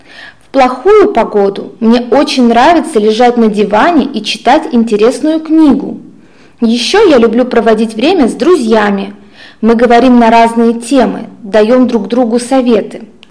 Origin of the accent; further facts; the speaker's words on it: Tolyatti, Samara Oblast, Russia; now in Vienna, Austria; Мне 25 лет. Я из России, из города Тольятти. Но я живу в Австрии, в Вене.